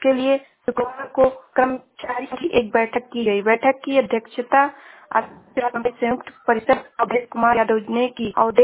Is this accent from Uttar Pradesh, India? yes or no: yes; Shravasti, Uttar Pradesh, India; मैं जिला श्रावस्ती से हूँ।